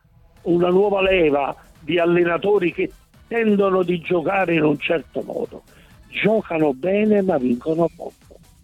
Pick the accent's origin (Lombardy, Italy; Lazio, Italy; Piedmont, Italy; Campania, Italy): Campania, Italy; Nola; mi sembrano calciatori della mia città d'origine, Nola, che tiene la maglia bianconera